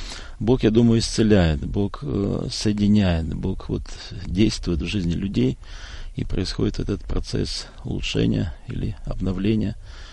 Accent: Russia; мою супругу Елена, мы приехали из России, здесь находимся в гостях, и мы живем в самом сердце, в самом центре России, в Сибири, в городе Омске.

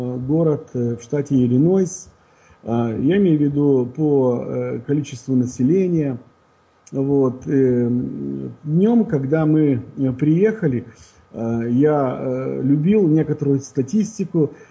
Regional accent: Brest, Brest Region, Belarus; moved away as an adult; now in United States; Родился я в Белоруссии, в городе Бресте.

